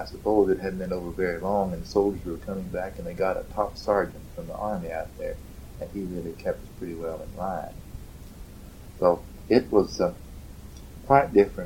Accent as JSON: {"language": "English", "region": "Oklahoma", "country": "United States", "lives_now": "Gainesville, United States", "said": "From Oklahoma."}